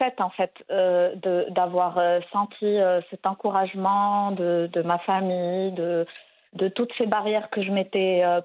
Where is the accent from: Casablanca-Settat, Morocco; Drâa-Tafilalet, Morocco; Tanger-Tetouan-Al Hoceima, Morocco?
Tanger-Tetouan-Al Hoceima, Morocco; Tangier; quand j'ai pris la route pour aller les voir à Tanger, parce que j'ai grandi à Tanger